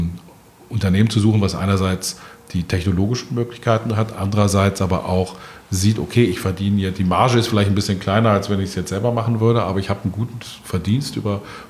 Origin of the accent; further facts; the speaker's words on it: Bonn, North Rhine-Westphalia, Germany; Ich komme aus Bonn, gebürtig. Meine Heimatstadt und der ÖPNV, das ist eine tragische Geschichte.